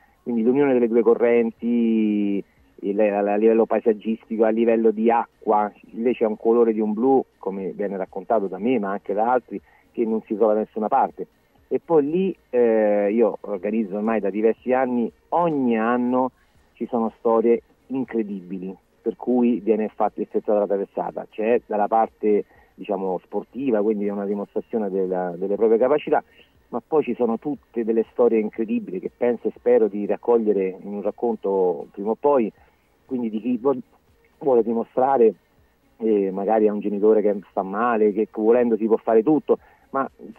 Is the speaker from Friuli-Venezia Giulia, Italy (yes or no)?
no; Rome, Lazio, Italy; nonostante sono di Roma, nonostante sono nativo di Roma